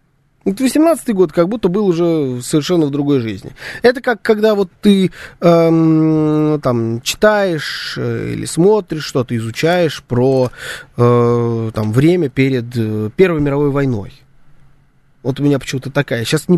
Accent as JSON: {"language": "Russian", "country": "Belarus", "said": "Мы невероятно гостеприимные, белорусы невероятно гостеприимные."}